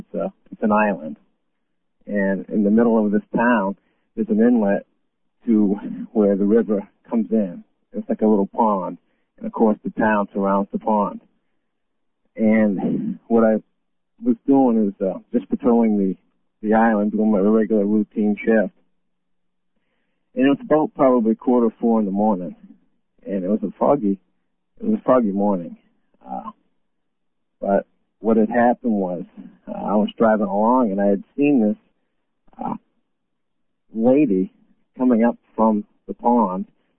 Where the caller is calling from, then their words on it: Maine, United States; I'm from Maine.